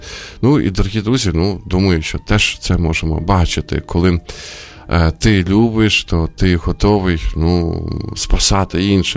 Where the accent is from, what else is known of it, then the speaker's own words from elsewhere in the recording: Sumy, Sumy Oblast, Ukraine; мене так вразила фотографія із моїх рідних Сум